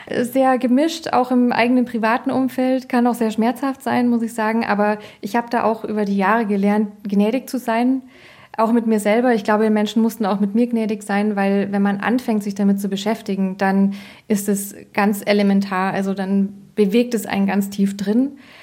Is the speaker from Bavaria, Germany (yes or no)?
yes; Bavaria, Germany; Ich bin so im Speckgürtel von München aufgewachsen. Also wir haben Land dazu gesagt, aber mittlerweile weiß ich, es ist überhaupt nicht Land. Es ist S-Bahn-Bereich und ich bin totales Stadtkind trotzdem.